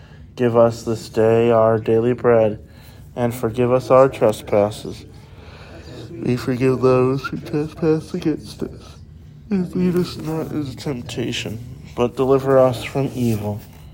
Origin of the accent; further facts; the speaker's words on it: Chicago, Illinois, United States; See, in the Midwest, where I grew up in Chicago, we call it nosy.